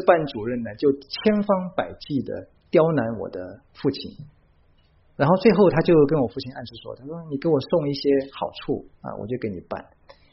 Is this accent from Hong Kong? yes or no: yes; Hong Kong; 因为我是从香港过来的